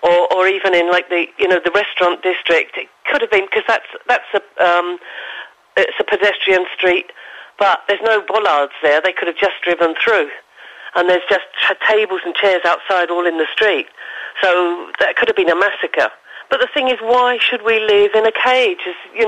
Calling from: Balearic Islands, Spain; Good morning … from Mallorca.

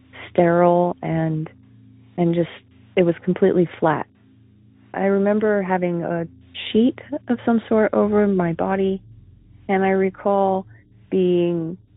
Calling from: Oregon, United States; I'm from Oregon.

